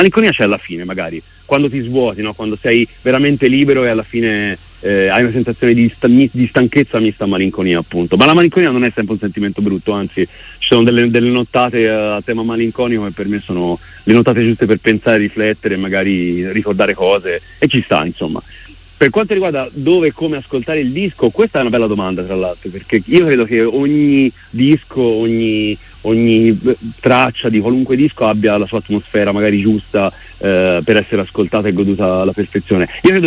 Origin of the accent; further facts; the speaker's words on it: Florence, Tuscany, Italy; io sono cresciuto nella Firenze degli anni 90, che era pazzesca. Io forse all'epoca non me ne rendevo conto perché ero molto giovane